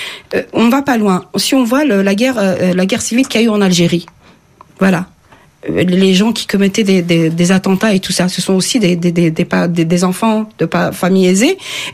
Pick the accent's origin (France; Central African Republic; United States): France; On est français, nos enfants sont français, on parle français, on mange français.